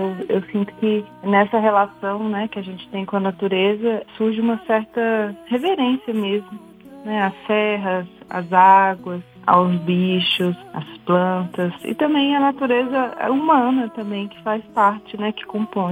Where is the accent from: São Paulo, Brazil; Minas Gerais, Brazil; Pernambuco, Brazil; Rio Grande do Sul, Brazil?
Minas Gerais, Brazil; Belo Horizonte; Eu nasci em Belo Horizonte, cresci ali na região metropolitana, depois voltei para Belo Horizonte